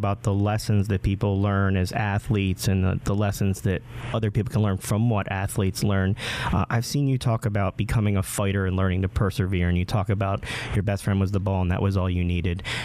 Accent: Marlton, New Jersey, United States; I'm from Marlton myself

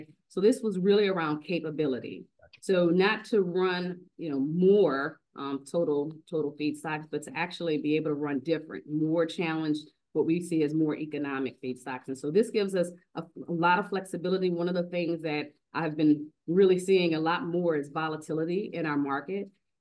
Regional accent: Louisiana, United States; I'm from Louisiana, so I'm all about what are we going to continue to do to make sure that we are making Louisiana the place that it needs to be

